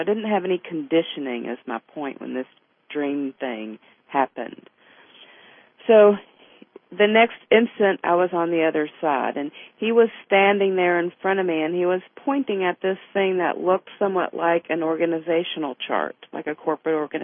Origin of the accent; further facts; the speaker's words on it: the South, United States; And you know, I grew up in the South where racism ran high.